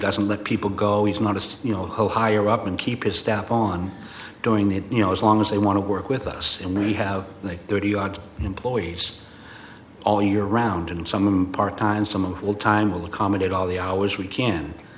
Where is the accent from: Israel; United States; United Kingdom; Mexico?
United States; Boston, Massachusetts; moved away; I grew up in Boston, and to get in front of the mayor, you need to know somebody